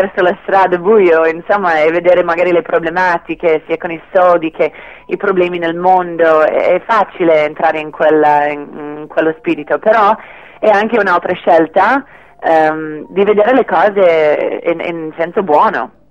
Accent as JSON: {"language": "Italian", "country": "Canada", "lives_now": "Italy", "said": "quando torno io in Canada, nel mio paese, mi sento un filo straniera."}